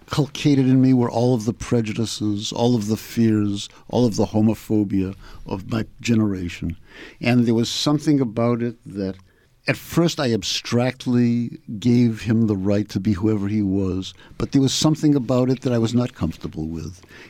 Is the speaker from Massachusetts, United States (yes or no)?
yes; Boston, Massachusetts, United States; They were there from my earliest memories of growing up in Boston, of the mockery that gay people were subjected to when I was in high school.